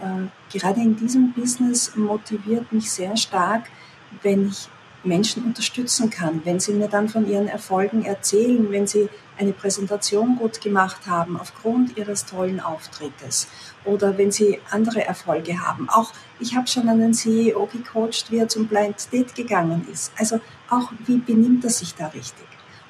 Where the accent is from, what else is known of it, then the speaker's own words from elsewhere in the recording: Austria; wohne in der Nähe von Wien, das heißt, bin Österreicherin